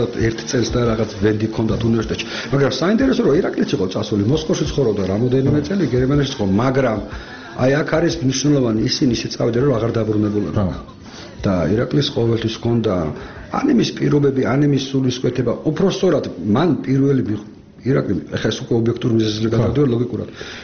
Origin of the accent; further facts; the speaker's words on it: Tbilisi, Georgia; მე გავიზარდე ფიროსმანის ქუჩაზე ოქროს უბანი ერქვა ყველა ძველი ბიჭი ცხოვრობდა